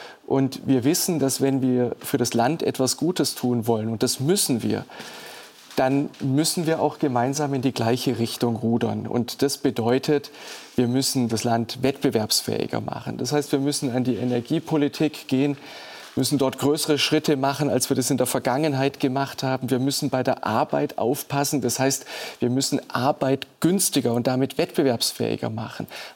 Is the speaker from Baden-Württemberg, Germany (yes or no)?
yes; Baden-Württemberg, Germany; Ich komme aus Baden-Württemberg